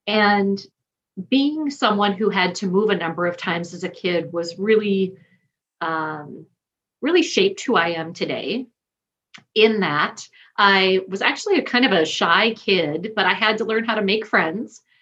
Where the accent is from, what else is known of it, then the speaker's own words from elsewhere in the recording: South Dakota, United States; I'll admit, growing up in South Dakota, I wanted to go off to a big city. I swore I'd never go to college in a town smaller than the town I grew up in.